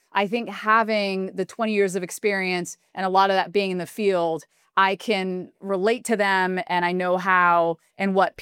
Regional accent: West Palm Beach, Florida, United States; I grew up in West Palm, but of course it came down into Homestead and whatnot.

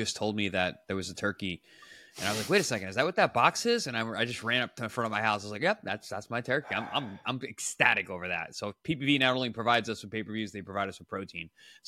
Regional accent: New York, United States; So in my household, growing up in New York, Thanksgiving is like the major holiday.

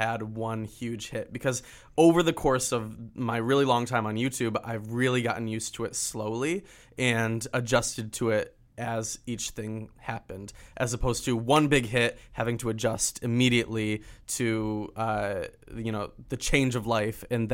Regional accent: Michigan, United States; I'm from Michigan.

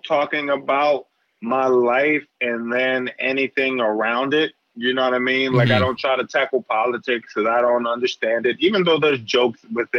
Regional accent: Philadelphia, Pennsylvania, United States; I grew up in Philly, bounced around Philly, and like, I didn't eat sushi until I got to New York. I didn't taste sushi to 26 years old.

